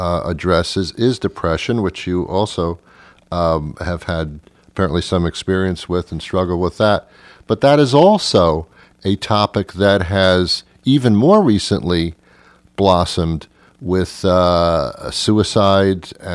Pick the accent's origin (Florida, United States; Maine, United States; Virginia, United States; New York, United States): New York, United States; New York City; Now, I'm also from New York City, Jackson Heights. I don't know if you know where that is, out in Queens.